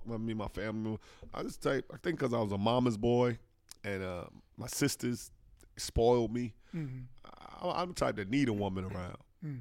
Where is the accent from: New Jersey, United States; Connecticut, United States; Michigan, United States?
New Jersey, United States; playing in my hometown, New Jersey, right. 23, 24 years old.